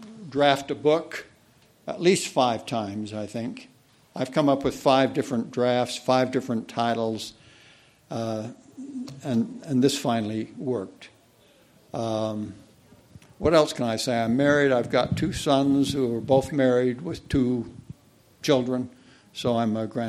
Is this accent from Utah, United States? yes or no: yes; Salt Lake City, Utah, United States; born there; I was born in Salt Lake, raised Mormon, did not go on a mission, studied overseas for a couple of years and was in the service a couple of years